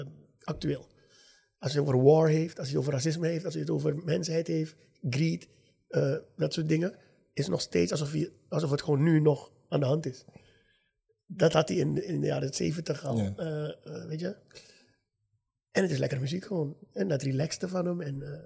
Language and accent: Dutch; Suriname; En omdat ik groeide op in Suriname en er was niet zo heel veel nog.